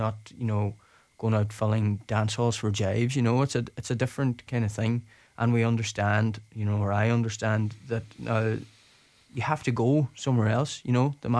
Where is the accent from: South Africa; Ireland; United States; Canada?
Ireland; Ulster; growing up in Donegal for me was, like, I grew up in Dewey, like, I was surrounded by, like, the older generation. Most of my neighbours were in their 70s and 80s.